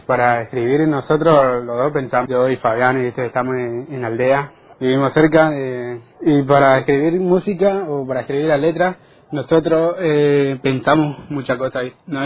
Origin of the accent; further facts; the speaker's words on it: Puerto Iguazú, Misiones, Argentina; Y nosotros 2 somos de Iguazú. Nuestra aldea se llama Fortín Bororé. Yo y Fabián estamos viviendo ahí.